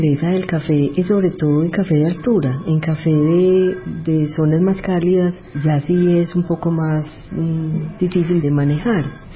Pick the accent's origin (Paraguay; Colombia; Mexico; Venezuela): Colombia; ya que nosotros como colombianos